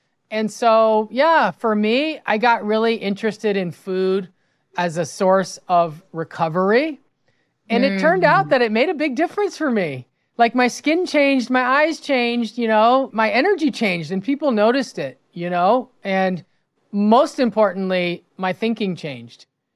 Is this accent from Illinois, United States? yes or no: no; Los Angeles, California, United States; I'm from West LA and I did excel academically and I ended up doing my undergrad at USC.